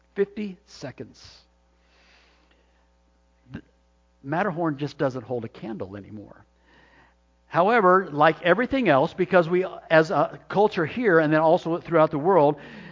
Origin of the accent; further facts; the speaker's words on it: Arizona, United States; Most of you know that I grew up in Arizona, and so it was just a few hours' drive to Disneyland.